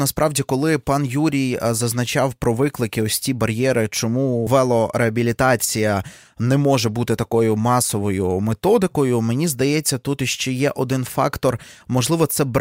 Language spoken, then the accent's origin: Ukrainian; Mukachevo, Zakarpattia Oblast, Ukraine; я із Мукачева, так, Закарпаття, ось я згадую своє місто.